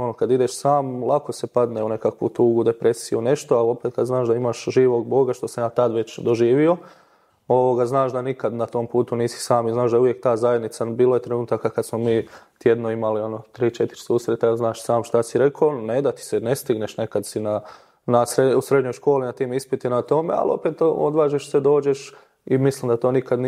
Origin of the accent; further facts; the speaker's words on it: Gornja Greda, Zagreb County, Croatia; Župa Lupoglav, ovdje... Blaženog Augustina Kažotića Lupoglav, selo Gornja Greda pored Lupoglava. Okolica sad, Dugog Sela.